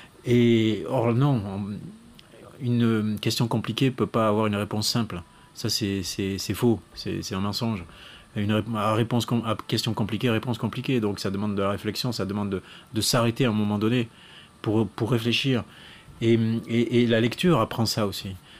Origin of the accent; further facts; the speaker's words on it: Montréjeau, Occitanie, France; Moi, j'ai grandi à Montrégeau, 2000 habitants, au pied des Pyrénées.